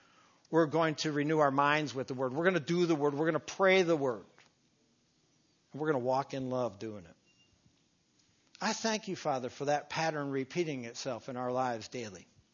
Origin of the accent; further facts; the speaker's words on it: Milwaukee, Wisconsin, United States; Growing up in Milwaukee, beer's everywhere. I mean, just north of Milwaukee.